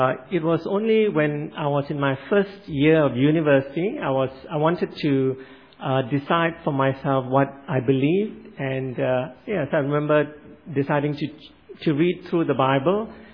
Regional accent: Petaling Jaya, Selangor, Malaysia; I grew up in Malaysia and attended an Anglican church in Petaling Jaya, which is about 30 minutes from Kuala Lumpur.

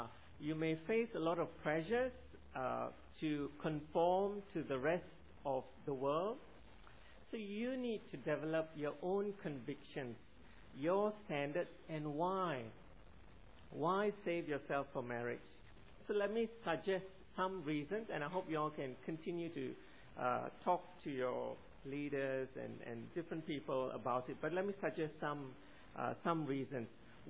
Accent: Malaysia; I grew up in Malaysia and learned driving in Malaysia.

